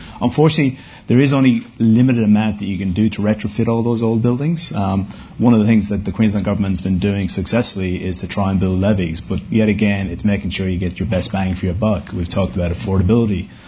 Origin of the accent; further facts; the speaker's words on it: Ireland; I'd like to answer that, Michael, but I'm an Irishman